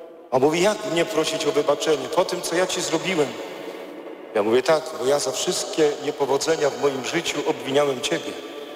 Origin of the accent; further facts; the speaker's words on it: Greater Poland Voivodeship, Poland; Ja pracowałem wtedy w parafii na Pomorzu, a pochodzę z Wielkopolski, więc nie z Pomorza.